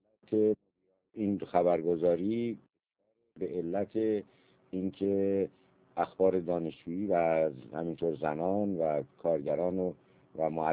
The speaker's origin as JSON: {"language": "Persian", "country": "Iran", "said": "به عنوان یک ایرانی وظیفه ما این است که این جوانان عزیز کشور رو تنها نگذاریم"}